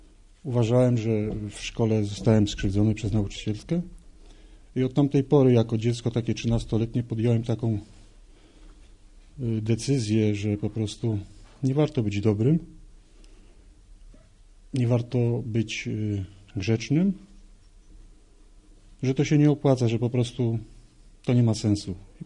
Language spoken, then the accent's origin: Polish; Nowa Huta, Lesser Poland, Poland; Urodziłem się i wychowałem w Nowej Hucie. Jestem tutaj tak zwanym tubylcem. Urodziłem się w rodzinie katolickiej. Jako jedynie dziecko.